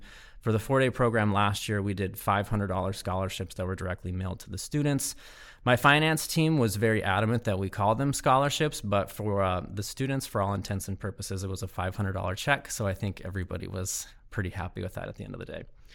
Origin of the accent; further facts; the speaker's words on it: Seattle, Washington, United States; I'm from Seattle, Washington.